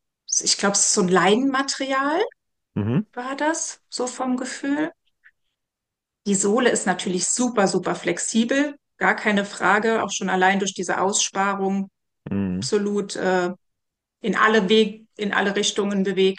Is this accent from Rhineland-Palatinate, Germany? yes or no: yes; Trier, Rhineland-Palatinate, Germany; ich komme aus Trier, wohne da mit meiner kleinen Familie